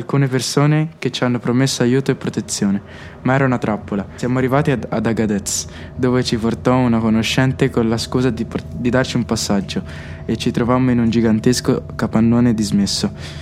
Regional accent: Burkina Faso; Siamo originari di un villaggio nel nord-est del Burkina Faso.

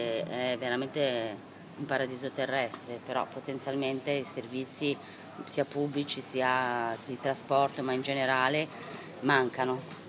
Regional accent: Genoa, Liguria, Italy; siccome sono di Nervi non sono mai scesa veramente a Nervi

